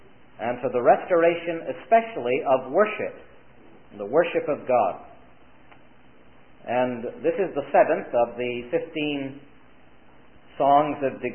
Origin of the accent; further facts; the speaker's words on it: St. Catharines, Ontario, Canada; I come from St. Catharines, Ontario, near Niagara Falls, and grew up in a Christian home there, was saved at an early age